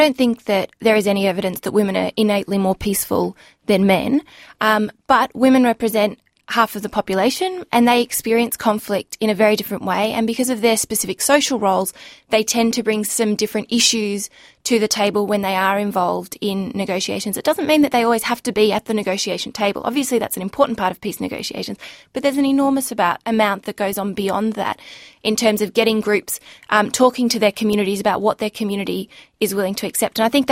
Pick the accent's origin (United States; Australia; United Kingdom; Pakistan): Pakistan; Khyber Pakhtunkhwa; when I was a teenager, my parents moved us all to Pakistan. And so we grew up living in the Afghan refugee communities in the Northwest Frontier Province at the time.